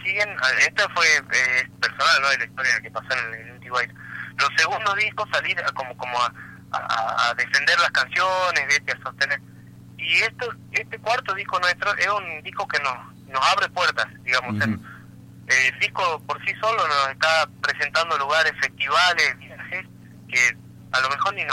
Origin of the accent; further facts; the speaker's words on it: Jujuy, Argentina; now in Córdoba, Argentina; Yo soy jujeño porque soy jujeño y mi raíz está allá... y me crié allá, y mis costumbres, la mayoría, son adquiridas en el norte, pero mi familia, mis hijos son cordobeses